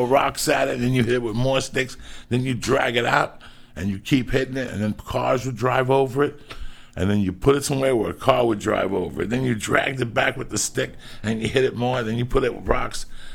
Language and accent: English; New York City, New York, United States; And I'm from New York City. I've killed some rats.